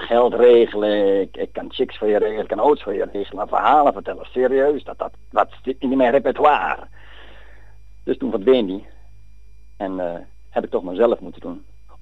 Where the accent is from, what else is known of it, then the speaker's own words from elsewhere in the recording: Switzerland; moved away; ik kom oorspronkelijk uit Zwitserland, vandaar de Zwitser.